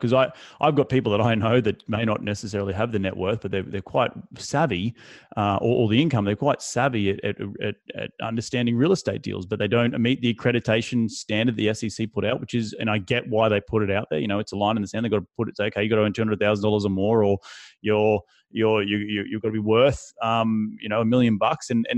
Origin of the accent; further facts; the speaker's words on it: Australia; now in United States; compared to, you know, my home country of Australia.